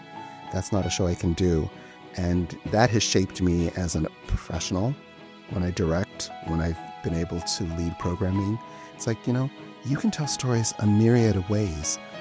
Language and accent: English; Omaha, Nebraska, United States; Honestly, I'm from Omaha. I went to Central High School. I saw a lot of shows at the Playhouse growing up. I've always been a theater kid. I'm from a big arts family.